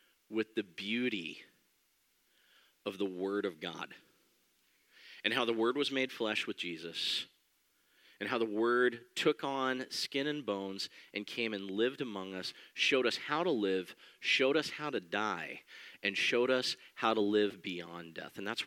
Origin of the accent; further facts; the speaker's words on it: Denver, Colorado, United States; also born or lived in Abilene, Texas; I'm originally from Denver, Colorado. Was born and raised there. Met and married my wife in Abilene, Texas, a town about 3 hours west of Dallas.